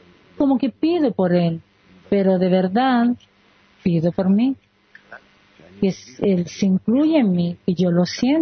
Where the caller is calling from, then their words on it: Ashdod, Southern District, Israel; de Ashdod.